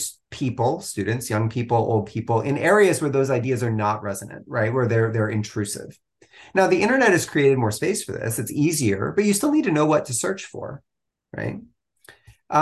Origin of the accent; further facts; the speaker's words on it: Texas, United States; When I grew up in North Texas, in the run-up to the Iraq War during the George W. Bush administration, before we had internet, really.